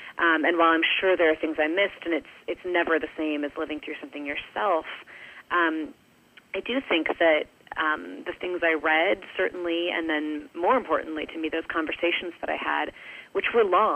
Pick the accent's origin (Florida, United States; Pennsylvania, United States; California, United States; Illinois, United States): Illinois, United States; I grew up in the Chicago suburbs.